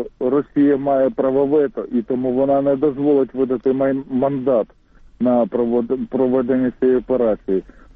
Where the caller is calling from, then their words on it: Kyiv, Ukraine; з міста Києва, телефоную вам.